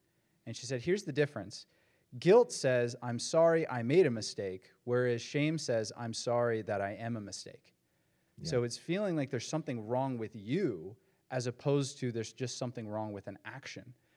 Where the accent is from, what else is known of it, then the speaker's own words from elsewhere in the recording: Appalachia, United States; accent: Appalachian; And I got ridiculed like nothing else. They're like, the Apple. And they mocked my accent. They're like, the Appalachians.